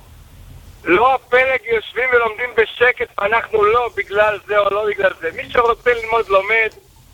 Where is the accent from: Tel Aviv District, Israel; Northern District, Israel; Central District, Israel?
Central District, Israel